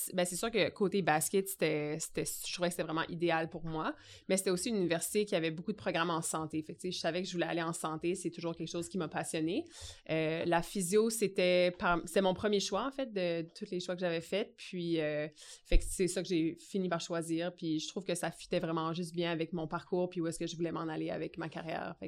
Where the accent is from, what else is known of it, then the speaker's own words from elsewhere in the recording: Moncton, New Brunswick, Canada; also born or lived in Ontario; Là, je viens de Moncton, au Nouveau-Brunswick. J'ai terminé mon secondaire en Ontario.